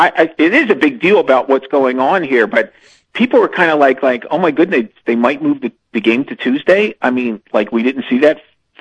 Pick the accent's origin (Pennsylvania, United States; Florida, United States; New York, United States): Pennsylvania, United States; Philadelphia; born there; I mean, I was born in Philadelphia.